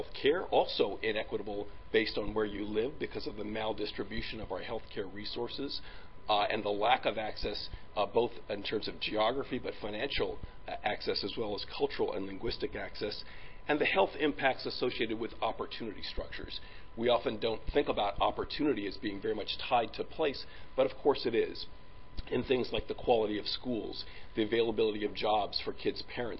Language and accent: English; Detroit, Michigan, United States; My hometown of Detroit, for example, had a dissimilarity index of 85